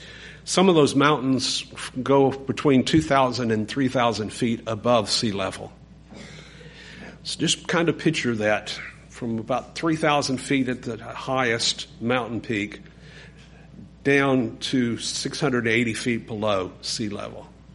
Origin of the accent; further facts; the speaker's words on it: Monroe, Louisiana, United States; And I had learned how to do this growing up on Bayou Desert and Monroe and paddling a boat by myself there.